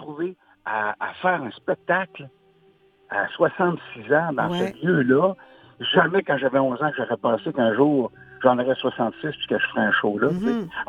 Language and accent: French; Lévis, Quebec, Canada; Et en plus, l'Anglicane à Lévis, c'est mon patelin, parce que moi, je suis natif de Lévis.